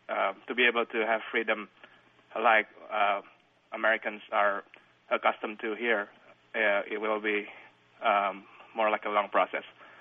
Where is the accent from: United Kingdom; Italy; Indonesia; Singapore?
Indonesia; I guess I'm from Indonesia, so I'm from a third world country